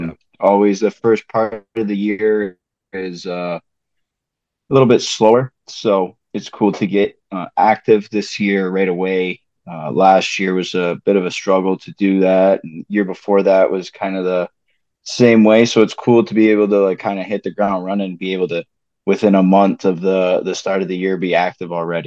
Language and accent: English; Canada; I grew up in Canada, but I was so close to the Midwest that I kind of consider it Midwest